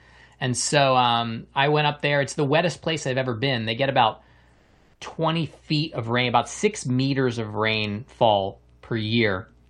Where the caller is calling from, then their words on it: Corvallis, Oregon, United States; I am located here in Corvallis, Oregon, which is the Kalapuya territory, in the Willamette Valley, so Western Oregon, West Coast, United States.